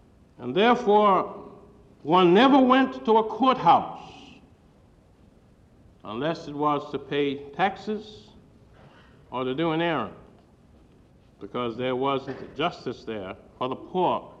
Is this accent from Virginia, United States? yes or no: yes; Virginia, United States; I grew up in the South. My background is Southern. Notice I didn't say Deep South. It's because I come from Virginia.